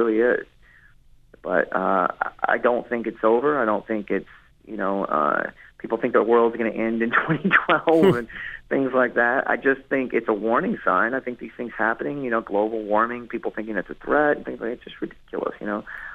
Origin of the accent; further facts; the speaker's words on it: Texas, United States; and I am from Texas, and I live in Austin, Texas right now.